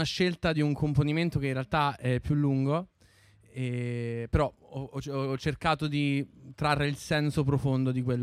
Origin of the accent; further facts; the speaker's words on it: Fondi, Lazio, Italy; accent: Fondi dialect; La poesia che leggerò adesso è nel mio dialetto fondano. Io sono di Fondi